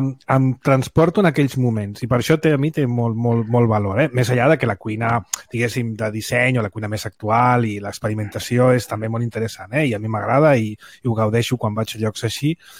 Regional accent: Saldes, Catalonia, Spain; jo m'he passat molta part de la meva infantesa i adolescència a Saldes, al Pedraforca.

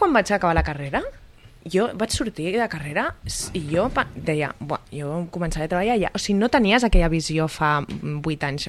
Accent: Barcelona, Catalonia, Spain; Jo dic que soc de Barcelona.

